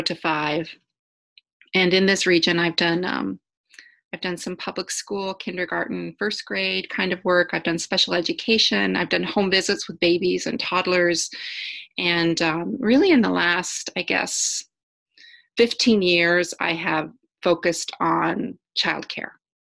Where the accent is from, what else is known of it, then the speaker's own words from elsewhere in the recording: Oregon, United States; But I'm actually from the West Coast. I'm from Oregon, and I came this way and found myself very comfortable in in the Hudson River Valley